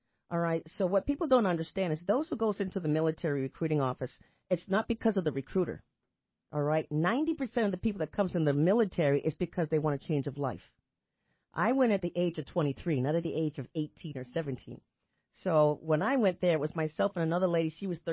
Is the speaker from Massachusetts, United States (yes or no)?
yes; Boston, Massachusetts, United States; So for an example, I'm from Boston, Massachusetts. That's where my home is.